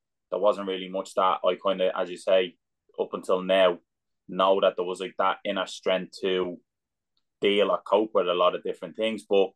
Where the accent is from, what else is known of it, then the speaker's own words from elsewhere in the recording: Dublin, Leinster, Ireland; I was just like a normal kid growing up in Dublin, and just loved every minute of it.